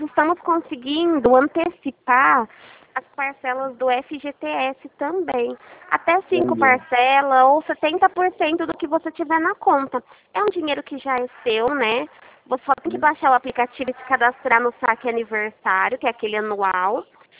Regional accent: São Carlos, São Paulo, Brazil; Eu sou aqui de São Carlos mesmo.

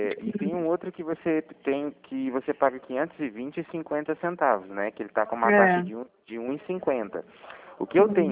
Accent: Cornélio Procópio, Paraná, Brazil; eu sou de Cornélio Procópio.

